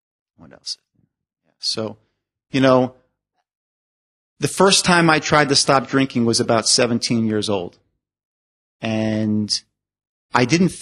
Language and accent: English; Cliffside Park, New Jersey, United States; I grew up in Cliffside Park, New Jersey, overlooking the Midtown Manhattan.